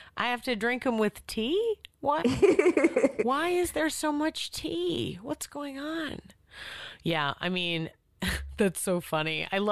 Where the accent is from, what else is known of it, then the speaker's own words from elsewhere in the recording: Boston, Massachusetts, United States; No, I grew up in Boston and we didn't have magnet schools